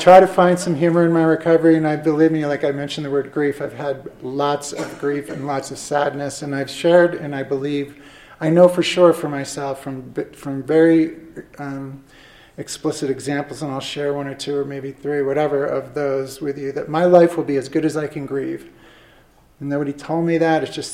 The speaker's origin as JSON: {"language": "English", "region": "New York", "country": "United States", "tie": "born or raised there", "said": "I grew up in the Hudson Valley, and I got clean, and my earlier years of recovery were in the Albany area, which is, you know, another hour and a half north."}